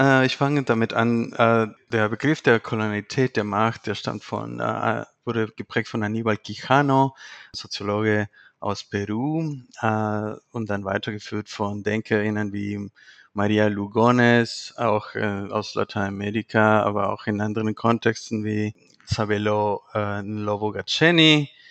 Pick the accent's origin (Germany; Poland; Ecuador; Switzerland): Ecuador; Quito, Pichincha; Ich bin in Quito geboren und aufgewachsen